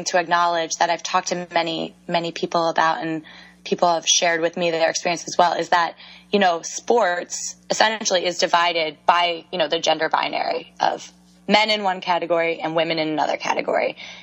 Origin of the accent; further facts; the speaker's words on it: Pennsylvania, United States; So I'm from Pennsylvania, okay. Pennsylvania native, Philly suburbs. It's called Bucks County. I went to a Central Bucks West High School.